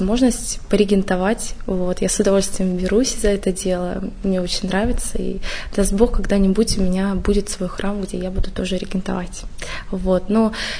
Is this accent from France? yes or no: no; Kazakhstan; also born or lived in Ukraine; Я родилась на Украине. Вскоре моя семья переехала в Казахстан. Как раз-таки там мы вместе с семьей пришли к православной вере.